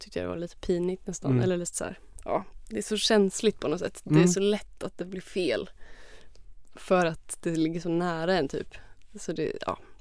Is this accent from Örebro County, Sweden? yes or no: yes; Örebro, Örebro County, Sweden; also born or lived in Greece; now in Stockholm, Sweden; ja, jag är född i Örebro. Och sen så bodde jag några år i Grekland med min familj, och sen flyttade vi tillbaka till Örebro när jag började ettan, alltså i grundskolan. Så när jag liksom bott på norr i Örebro vid typ Längbro torg